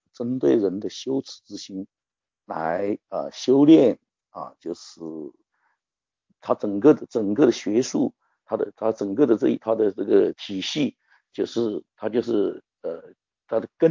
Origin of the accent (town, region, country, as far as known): China